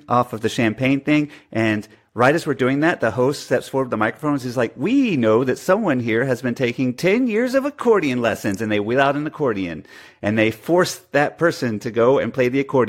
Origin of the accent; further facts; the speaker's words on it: New York City, New York, United States; And I was like, "No, actually, we're from New York City."